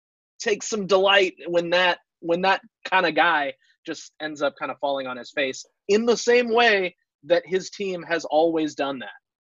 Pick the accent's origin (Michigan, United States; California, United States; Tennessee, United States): California, United States; Long Beach; as someone who was, you know, born and raised in Long Beach.